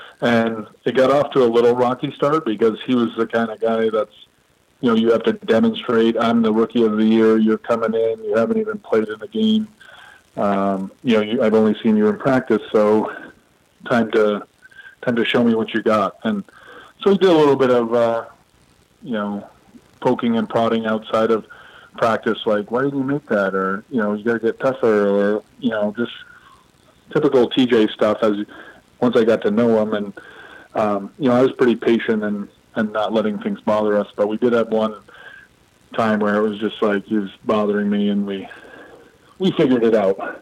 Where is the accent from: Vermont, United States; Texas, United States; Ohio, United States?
Vermont, United States; Barnet; Growing up in Barnett, I knew that they had a school, but I didn't really follow too much of the local or Vermont sports.